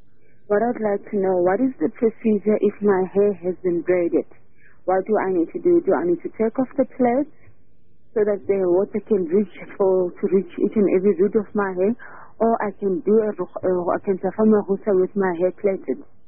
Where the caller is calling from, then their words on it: Soweto, Gauteng, South Africa; I'm calling from Soweto.